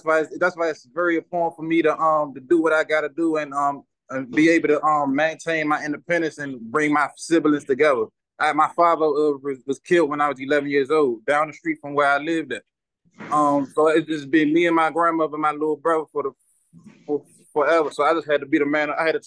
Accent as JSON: {"language": "English", "town": "Washington", "region": "District of Columbia", "country": "United States", "tie": "born or raised there", "said": "I'm from Southeast DC. I'm born and raised. I'm the oldest out of 10 siblings."}